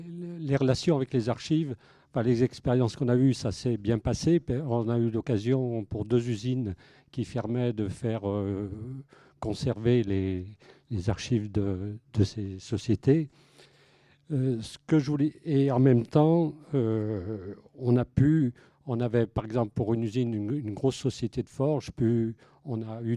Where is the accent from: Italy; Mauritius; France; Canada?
France; Saint-Étienne, Auvergne-Rhône-Alpes; Quand on est de Saint-Étienne, on ne peut pas se permettre de passer 3 semaines à Paris pour aller voir des documents